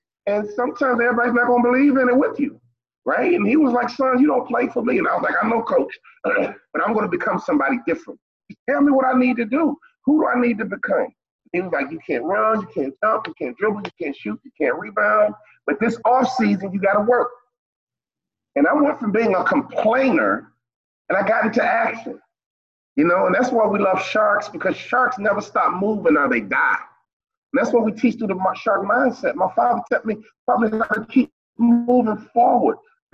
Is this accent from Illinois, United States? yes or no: yes; Chicago, Illinois, United States; growing up, you're from New York, I'm from Chicago.